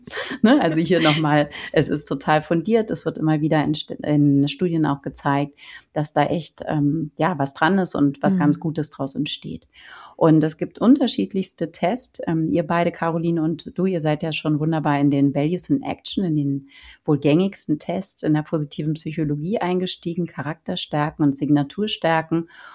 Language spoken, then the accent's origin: German; Berlin, Germany; Ich bin auch Berlinerin